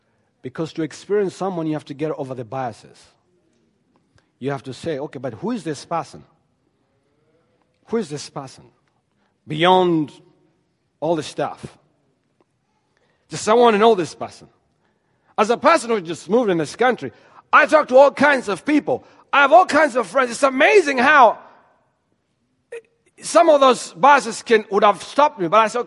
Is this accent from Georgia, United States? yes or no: yes; Georgia, United States; Where are you from? I say, well, I'm from Georgia.